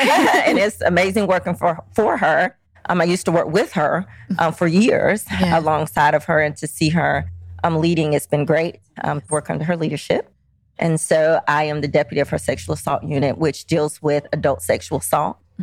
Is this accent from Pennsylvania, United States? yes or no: no; Georgia, United States; I'm from DeKalb County, grew up here, Avondale Elementary School, Avondale High School. And so I'm from the community.